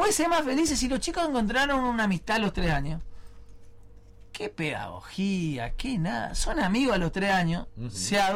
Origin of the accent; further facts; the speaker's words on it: Argentina; Uno es un dirigente político, hoy me toca ser diputado, pero soy argentino